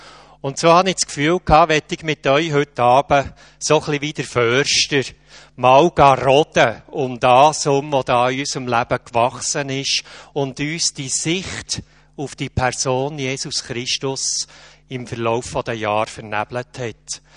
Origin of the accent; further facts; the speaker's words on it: Bern, Switzerland; accent: Bernese German; Wie ist es mit meinem Dialekt? Verstehen alle mein Berndeutsch?